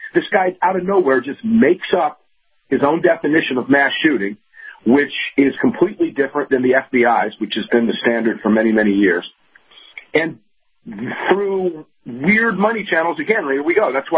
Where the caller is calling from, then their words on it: Georgia, United States; Yeah, I'm near Atlanta. I'm not from Atlanta.